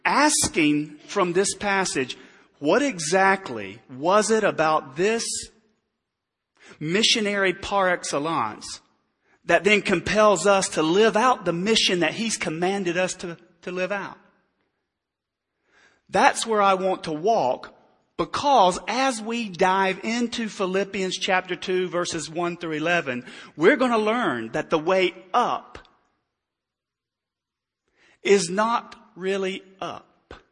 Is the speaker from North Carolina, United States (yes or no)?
yes; North Carolina, United States; and then my home state of North Carolina.